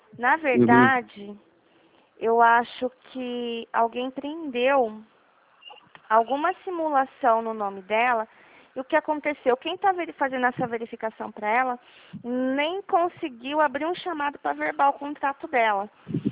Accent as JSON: {"language": "Portuguese", "region": "São Paulo", "country": "Brazil", "said": "Não, eu sou daqui de São Paulo."}